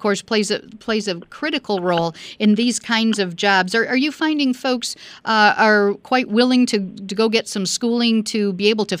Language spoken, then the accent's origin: English; Hillsdale, Michigan, United States; I grew up in Hillsdale, so used to be in Jackson quite a bit.